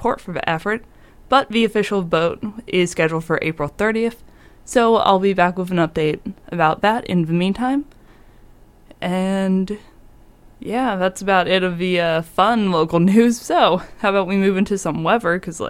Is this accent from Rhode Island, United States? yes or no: yes; Rhode Island, United States; There's an ice cream shop like that in my hometown, and like it's genuinely some of the greatest ice cream I've ever had. And, like, I'm a Rhode Islander.